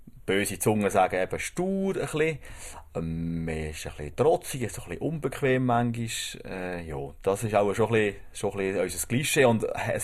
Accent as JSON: {"language": "German", "region": "Basel", "country": "Switzerland", "tie": "born or raised there", "said": "ich komme aus der Region Basel. Das stimmt jetzt einfach, also ich bin so aufgewachsen."}